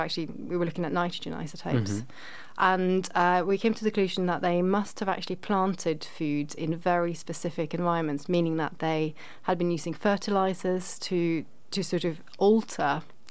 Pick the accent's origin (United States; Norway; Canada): Norway; I grew up in Norway, so my teeth actually have the sort of Norwegian Viking signals.